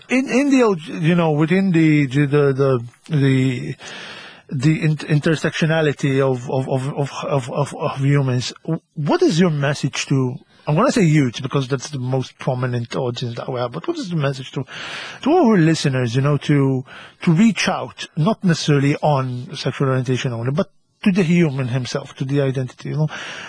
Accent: Gozo, Malta; when I came out, I was 17, and you know, I'm from Gozo.

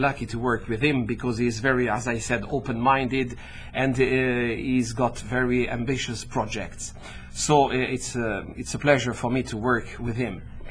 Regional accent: Marseille, Provence-Alpes-Côte d'Azur, France; born there; English is a second language; As soon as I was young, I understood I was coming from another place, even if I was born in Marseille

